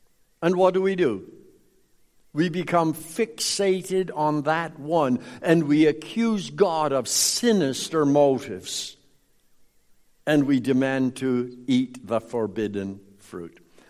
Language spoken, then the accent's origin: English; Saskatchewan, Canada; I grew up in Saskatchewan. They have catfish there.